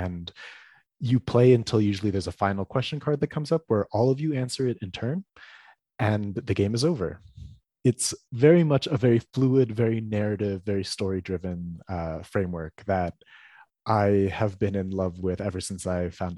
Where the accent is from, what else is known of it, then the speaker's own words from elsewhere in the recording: East Coast, United States; I was raised on the East Coast, primarily a white suburban neighborhood, like far away from my family in California and the Philippines.